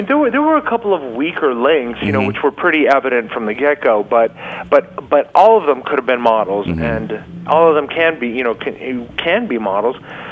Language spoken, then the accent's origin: English; Canada; you know, my heritage is Hispanic, and I... And, you know, but I was born and raised in Canada, and my mom was French Canadian.